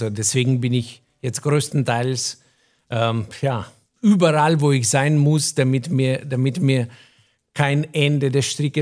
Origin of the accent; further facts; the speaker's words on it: Slovenia; now in Germany; denn als ein Slowene, der da auf dem Balkan aufgewachsen ist, kommt man nach Deutschland.